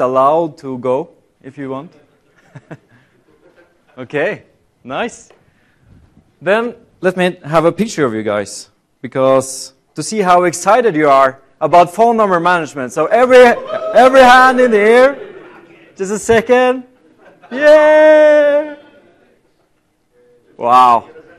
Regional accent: Oslo, Norway; I'm from Norway in Oslo.

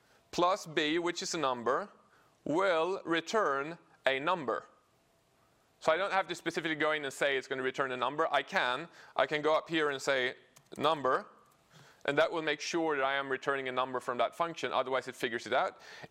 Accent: Sweden; I'm from Sweden. You should be happy I'm not going bork, bork, bork and look like a little chef.

